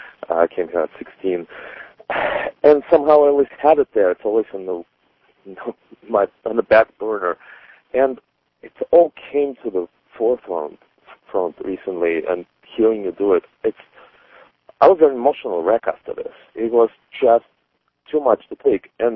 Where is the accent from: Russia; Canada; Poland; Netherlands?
Russia; now in United States; growing up in Russia, for us, America was always, perhaps illusionary, but it was always this beacon on the hill